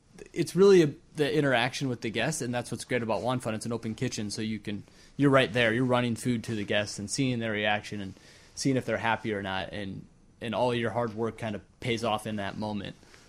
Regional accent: Iowa, United States; And you know, when I grew up in Iowa, we had this place called the Egg Roll House

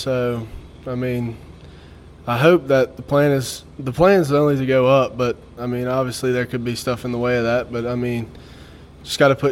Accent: Louisiana, United States; I'm from Louisiana, so I've kind of had a little connection with him.

